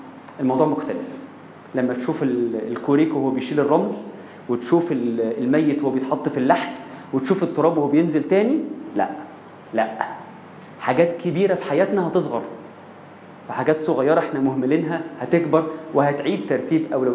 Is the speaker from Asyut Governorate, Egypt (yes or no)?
no; Minya, Minya Governorate, Egypt; في بقيع في مصر، في المنيا عندنا، انا من المنيا الحمد لله